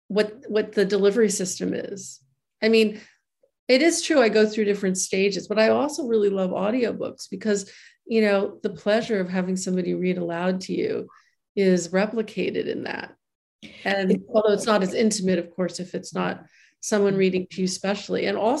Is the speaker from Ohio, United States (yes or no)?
no; New York City, New York, United States; I am suspicious, but then I was born and raised in Manhattan, so it kind of comes with the territory.